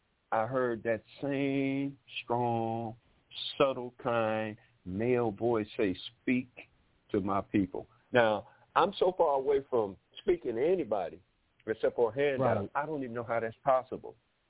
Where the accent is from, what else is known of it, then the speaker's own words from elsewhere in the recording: Detroit, Michigan, United States; now in Pine Bluff, United States; I grew up in Detroit, but I had to come back to my birthplace in Pine Bluff, Arkansas. I'm on Central Standard Time.